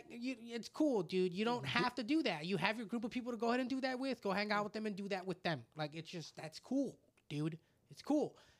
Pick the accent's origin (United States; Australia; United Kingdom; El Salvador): El Salvador; Because I speak Spanish. So I'll be able to read, understand, and I get that. I kind of get the culture because I'm from El Salvador.